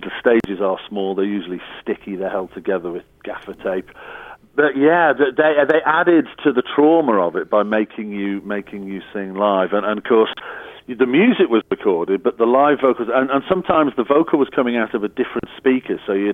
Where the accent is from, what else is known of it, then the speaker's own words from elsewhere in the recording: Wirral, North West England, United Kingdom; we played in Birkenhead, which is our side of the River Mersey, because we're from the Wirral. We're plastic scousers, or woolly backs, as we're known.